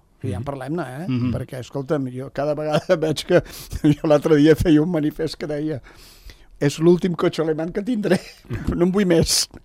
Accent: Andorra; Al final acabat dient que sóc català de passaport andorrà, que és una definició bastant clara del que sóc.

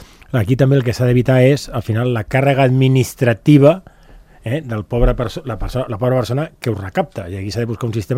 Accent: Andorra; jo com a andorrà

